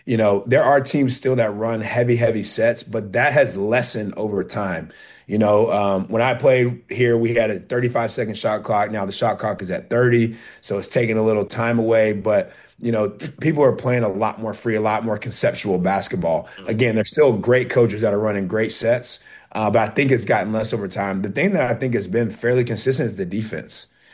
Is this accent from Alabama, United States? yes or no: yes; Alabama, United States; So, when I came here out of high school, I'm from Alabama.